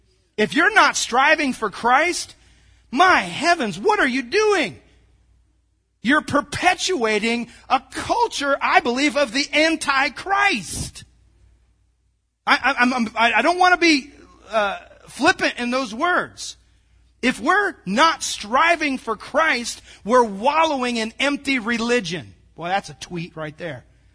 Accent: United States; I'm proud to be an American. I am proud to be an American.

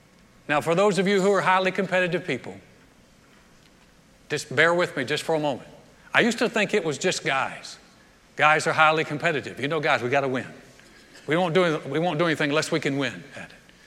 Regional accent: North Carolina, United States; I was from North Carolina.

